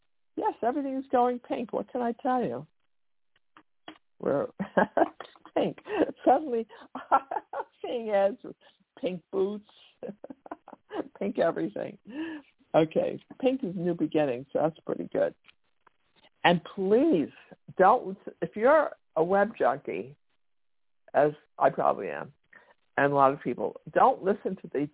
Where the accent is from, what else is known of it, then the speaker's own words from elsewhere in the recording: Brooklyn, New York, United States; I have to remember not to speak like I'm from Brooklyn, even though I am.